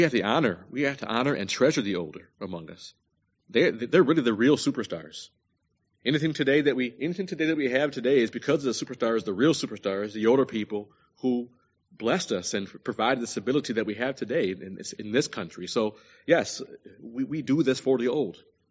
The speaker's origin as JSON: {"language": "English", "region": "New York", "country": "United States", "said": "Maybe it would also help out to know I am from New York, where bad weather leads the local authorities to tell people on a regular basis to stay at home."}